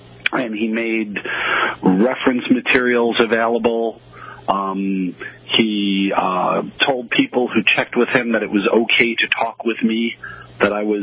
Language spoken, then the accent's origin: English; New York City, New York, United States; born or raised there